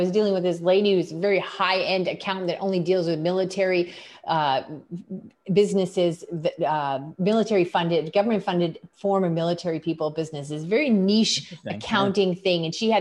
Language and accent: English; Canada; Like, listen, we're Canadian, I want to hire local.